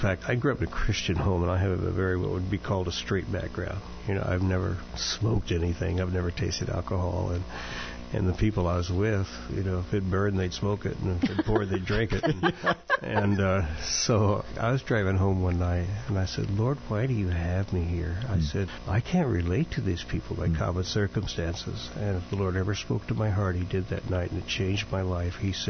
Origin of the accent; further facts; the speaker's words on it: Springfield, Illinois, United States; I was back at my hometown, which is Springfield, Illinois, at, I think, Thanksgiving